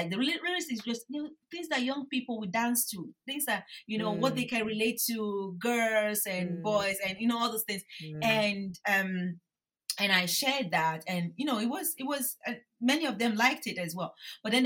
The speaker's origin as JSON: {"language": "English", "town": "Benin City", "region": "Edo", "country": "Nigeria", "tie": "born or raised there", "said": "because I grew up in Benin City. Like, I don't think we have snakes like that in town."}